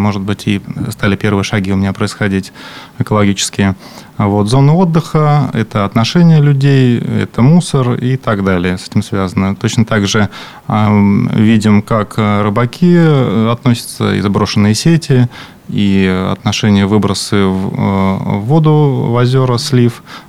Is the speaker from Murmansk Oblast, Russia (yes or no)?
no; Pechory, Pskov Oblast, Russia; born there; also born or lived in Tyumen / Bryansk / Yaroslavl; Я родился в Печорах Псковской области. Псковский район, нет, получается, Печорский район, прошу прощения. Вот, учился я много по стране, где родителями повозили